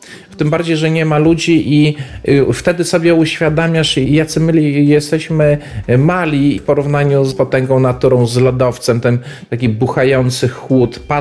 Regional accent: Janów Podlaski, Lublin Voivodeship, Poland; powiedziałem, że ja jestem z Janowa, Janów Podlaski.

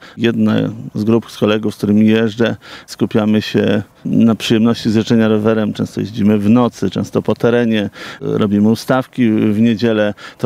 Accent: Masovian Voivodeship, Poland; druga za Wisłą, kierunek Kozienice z racji, że pochodzę z tamtych stron i tamte tereny bardzo lubię

